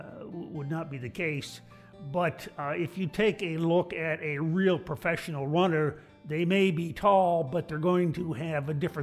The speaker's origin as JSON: {"language": "English", "country": "Canada", "tie": "born there", "also_born_or_lived": "New York", "said": "I was born in Canada, lived in upstate New York."}